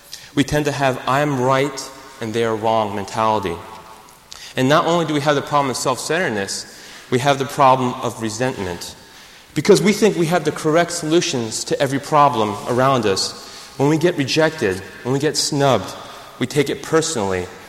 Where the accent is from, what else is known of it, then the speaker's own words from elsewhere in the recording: United States; Now, as an American missions team, we are very conscious of time because we are very task-oriented.